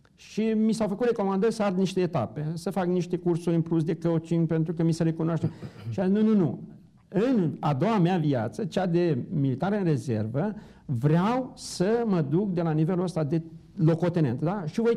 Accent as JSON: {"language": "Romanian", "town": "Bârsana", "region": "Maramureș County", "country": "Romania", "tie": "born or raised there", "said": "mi-am dat seama că am plecat din Bârsana Maramureș cu valori frumoase"}